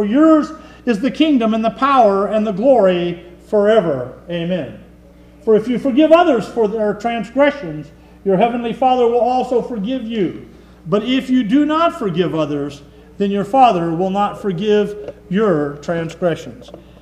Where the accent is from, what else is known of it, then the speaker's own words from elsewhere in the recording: Fullerton, California, United States; also born or lived in Brea; We grew up in Orange County, Fullerton, Brea.